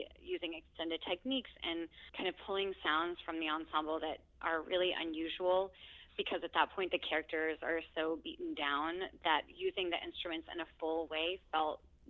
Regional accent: Tennessee, United States; beyond the teachers I had growing up in East Tennessee who were like super, super supportive.

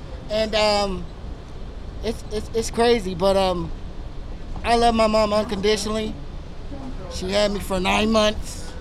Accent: Longview, Texas, United States; also born or lived in Detroit; I'm from East Texas. I'm from Longview, Texas.

